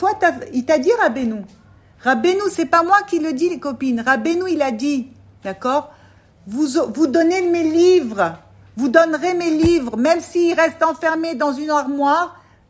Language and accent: French; France; nous, on vient de France